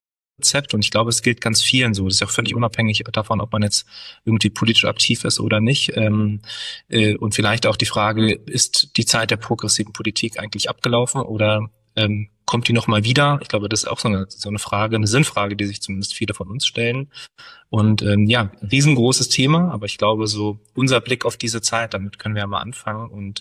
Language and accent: German; Berlin, Germany; Ich komme aus Berlin-Neukölln. Hier bin ich geboren, aufgewachsen. Ich habe noch nie woanders gewohnt. Ich sage immer, ich bin nicht so weit gekommen.